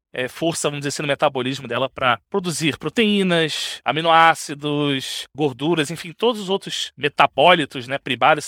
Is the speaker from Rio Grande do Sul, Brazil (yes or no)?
no; Rio de Janeiro, Brazil; Eu sou natural do Rio. Estudei na FRJ, fiz mestrado lá em engenharia de processos.